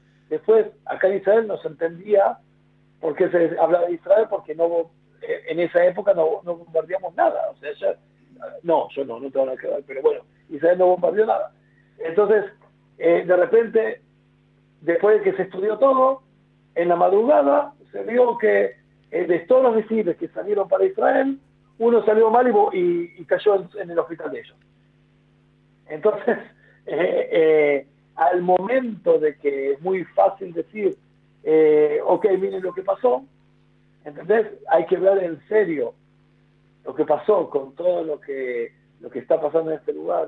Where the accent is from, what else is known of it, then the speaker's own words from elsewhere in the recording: Buenos Aires, Argentina; born there; Yo nací en Palermo